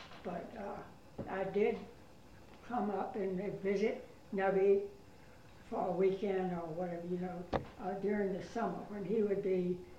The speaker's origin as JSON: {"language": "English", "town": "Petersburg", "region": "Virginia", "country": "United States", "tie": "born there", "said": "I was born in Petersburg, Virginia."}